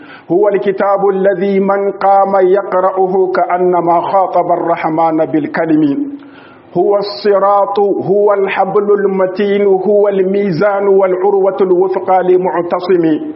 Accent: Niger

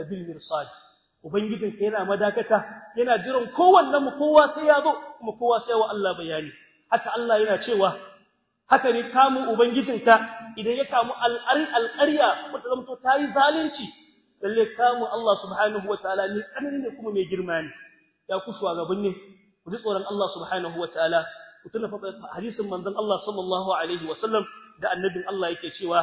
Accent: Niger; بلدنا النيجر

